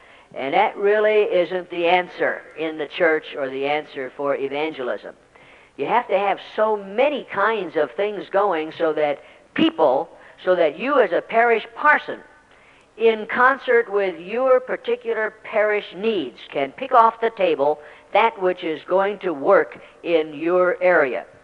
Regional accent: Detroit, Michigan, United States; I'm from Detroit, 21 years

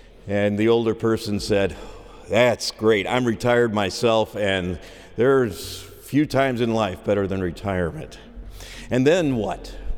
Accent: Illinois, United States; I grew up just outside of Chicago, 211th Street to be exact

